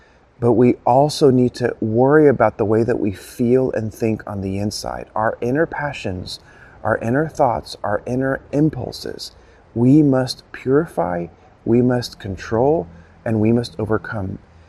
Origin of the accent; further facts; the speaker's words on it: El Salvador; I am originally from El Salvador, and my father is celebrating his 70th birthday. So my family decided to come here for about a week